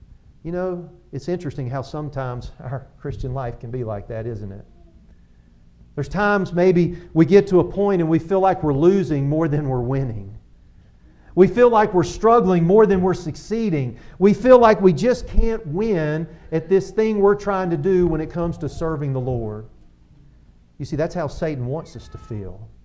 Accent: Georgia, United States; I'm a big sports fan. I grew up in Georgia. And so I grew up as a kid. My dad would take me to Atlanta Braves baseball games.

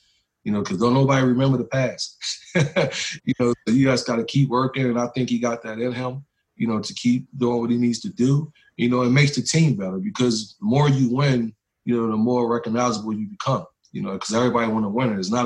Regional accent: Philadelphia, Pennsylvania, United States; coming from where I come from South Philadelphia, you know, and I come from the inner city

